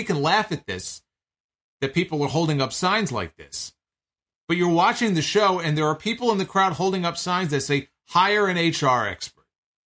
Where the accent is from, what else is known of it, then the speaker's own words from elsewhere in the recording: Toronto, Ontario, Canada; the time would be next week on Dynamite in my hometown of Toronto, Canada.